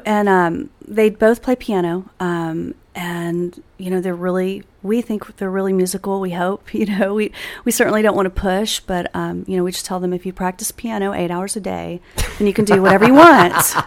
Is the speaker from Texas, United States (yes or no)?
yes; Houston, Texas, United States; I'm from Houston. Yeah. She's still there.